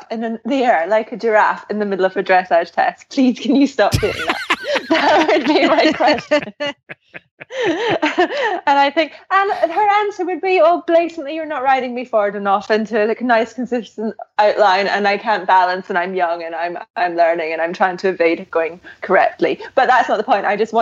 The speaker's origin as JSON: {"language": "English", "region": "Scotland", "country": "United Kingdom", "said": "I'm Scottish."}